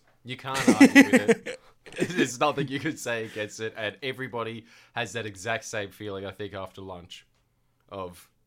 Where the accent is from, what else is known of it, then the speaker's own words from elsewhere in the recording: Liverpool, North West England, United Kingdom; I'm not from there. I'm from Liverpool.